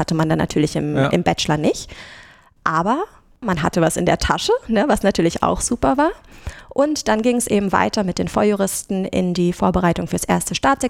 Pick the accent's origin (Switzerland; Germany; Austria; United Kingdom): Germany; North Rhine-Westphalia; Meine Heimat ist auch in Nordrhein-Westfalen, und anderthalb Stunden entfernt von der Heimat klang nach einer guten Distanz.